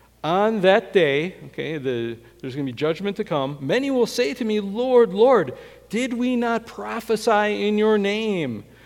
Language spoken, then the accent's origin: English; Adell, Wisconsin, United States; I grew up in Wisconsin in a small town in Wisconsin, Adel, Wisconsin, and between Milwaukee and Green Bay, 500 people